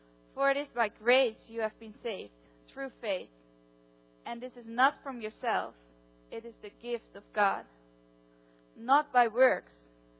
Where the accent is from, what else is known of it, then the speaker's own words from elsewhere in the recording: Netherlands; English is a second language; I'm also from the Netherlands.